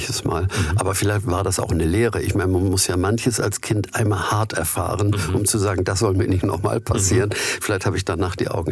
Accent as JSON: {"language": "German", "region": "Hamburg", "country": "Germany", "said": "Wir haben auch Kreuzfahrten gemacht, wie man so als Hamburger ist, wenn die andauernd vorbeifahren."}